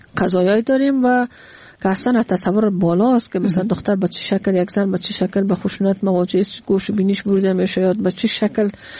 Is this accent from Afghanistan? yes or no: yes; Afghanistan; moved away; در سال 2002 وقتی ما افغانستان آمدم، ما پیش از این که 95 از افغانستان بر آمدم